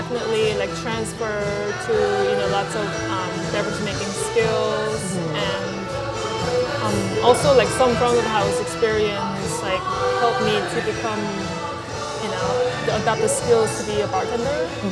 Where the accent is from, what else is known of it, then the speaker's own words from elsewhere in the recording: South Korea; And growing up in Korea, alcohol is a very big part of the culture.